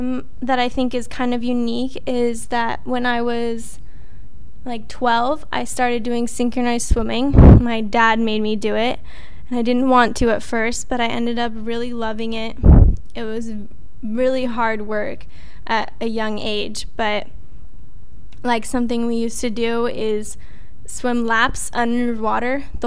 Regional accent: Irvine, California, United States; I grew up in Irvine with my family.

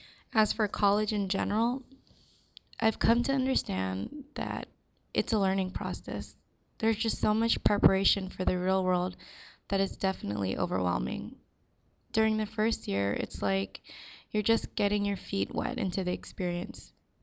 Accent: St. Mary's, Georgia, United States; born there; also born or lived in Spain / Guam / Maryland / Yokosuka, Japan; now in San Diego, United States; I was born in St. Mary's, Georgia, then moved every 3 or 4 years from Georgia, and then we moved to Spain, then to Guam, then Maryland, then Yokosuka, Japan, and now San Diego.

